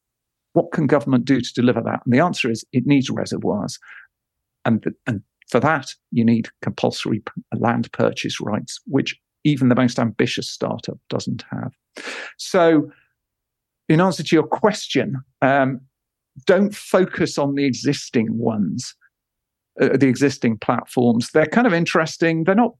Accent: United Kingdom; Modesty aside, Britain, I'm British, has done pretty well at this.

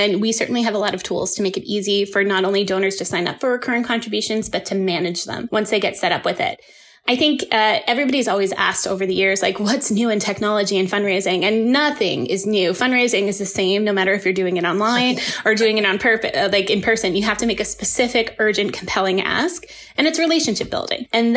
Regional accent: Revere, Massachusetts, United States; I grew up a little bit outside of Boston in a city called Revere, Massachusetts. And I'm currently still in Massachusetts, so native Bay Stater here.

